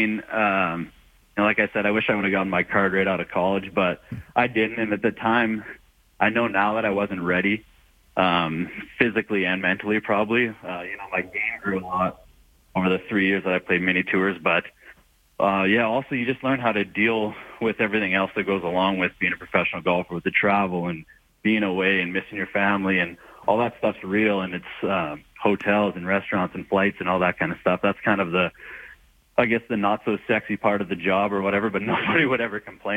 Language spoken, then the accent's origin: English; Canada; The Rio was pretty special.